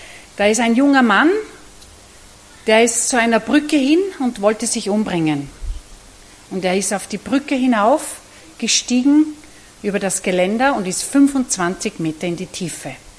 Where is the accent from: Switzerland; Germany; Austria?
Austria; Salzburg; now in Gaißau, Austria; Ich komme aus Vorarlberg, das kennt ihr wahrscheinlich, aus dem Ländle. Meine Sprache ist nicht vorarlbergerisch, ich komme aus Salzburg. Aber ich lebe 35 Jahre in Vorarlberg und ich lebe direkt im äußersten Westen, das heißt in Geissau, das direkt an der deutschen Grenze ist.